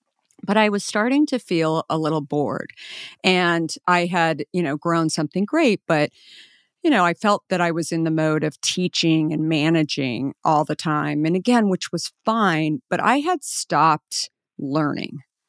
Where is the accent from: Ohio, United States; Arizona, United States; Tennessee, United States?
Arizona, United States; Scottsdale; I grew up in Scottsdale. Like I should have been, you know, in Arizona, been drinking much more water than I was